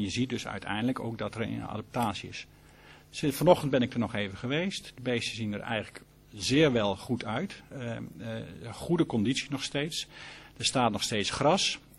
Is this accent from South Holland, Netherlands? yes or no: no; Arnhem, Gelderland, Netherlands; Ik kom uit de streek van Arnhem